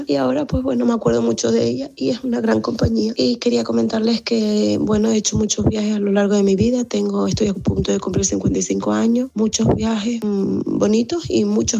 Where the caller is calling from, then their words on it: Canary Islands, Spain; de Tenerife.